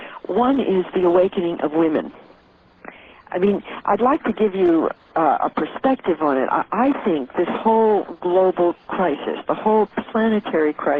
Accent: New York City, New York, United States; born there; I'm a New Yorker, you know. I was born in New York City.

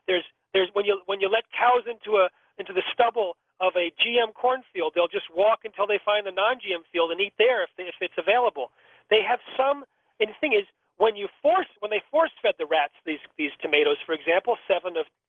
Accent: Iowa, United States; For the coldest days in Iowa, and I'm from Iowa

